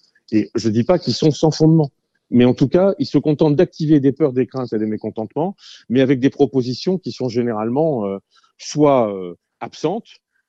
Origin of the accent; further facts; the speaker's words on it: Grand Est, France; on voit bien en tant que Lorrain combien ça n'est pas opérationnel.